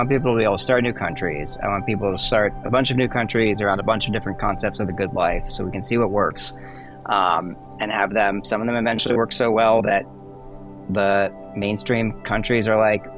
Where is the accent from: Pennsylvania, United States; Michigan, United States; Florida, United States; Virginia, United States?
Pennsylvania, United States; Philadelphia; moved away as an adult; also born or lived in California; now in Austin, United States; I grew up mainly in the Philadelphia area on the East Coast, and then when I turned 18, I went off to California for college and stayed there for almost 30 years until I moved to Austin a couple years ago.